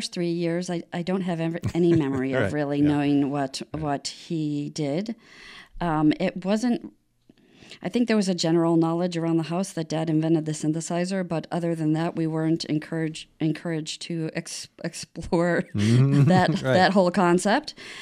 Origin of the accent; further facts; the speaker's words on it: Ithaca, New York, United States; born there; I was. I was born in Ithaca, which is where my father was getting his PhD in engineering physics at Cornell University.